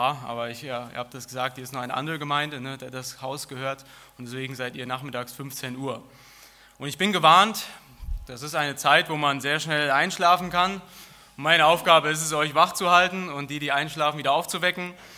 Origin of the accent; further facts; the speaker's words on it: Hesse, Germany; now in Berlin, Germany; Wohne ich bald seit 4 Jahren in Berlin. Also ich bin auch kein gebürtiger Berliner. Man hört es auch an der Stimme ein wenig. Ich komme eigentlich aus Hessen und bin ja durch die Arbeit an der Bibelschule nach Berlin gezogen